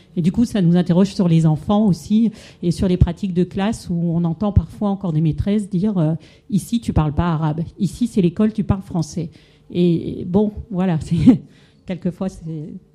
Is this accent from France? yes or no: yes; Hauts-de-France, France; c'est vrai que moi je viens du Nord, donc voilà, avec le ch'ti qu'on n'avait pas le droit de parler à l'école et on était souvent repris.